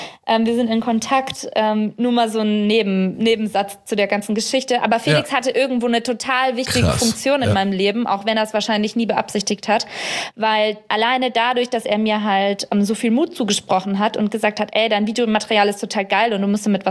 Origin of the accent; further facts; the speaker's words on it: Germany; ich habe halt gesagt, ja, ich komme aus Deutschland und mache hier Medien und so